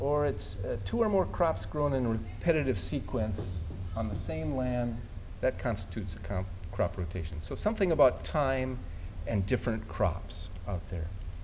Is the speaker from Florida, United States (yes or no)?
no; Minnesota, United States; because I'm from Minnesota, and we have a lot of corn and beans in Minnesota.